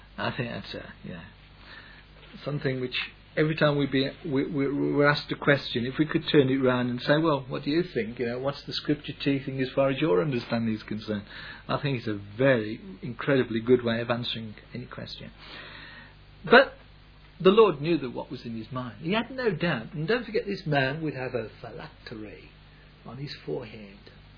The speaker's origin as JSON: {"language": "English", "region": "West Midlands", "country": "United Kingdom", "accent": "Black Country", "first_language": "Black Country dialect", "said": "You know, my second language was English, first was Black Country, so I don't always understand grammatical terms correctly."}